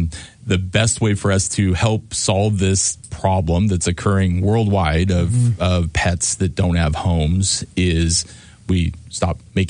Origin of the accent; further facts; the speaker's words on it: Ellensburg, Washington, United States; I'm a veterinarian. I grew up in Ellensburg, went to school over in Pullman, and have lived in Western Washington for 30 some years